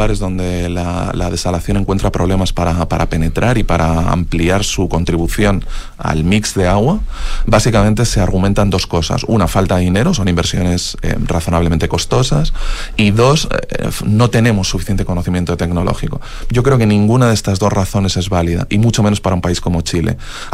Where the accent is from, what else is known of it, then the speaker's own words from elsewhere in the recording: Spain; la primera planta de desalación que se instaló en Europa, se instaló en mi país, en el año 1964.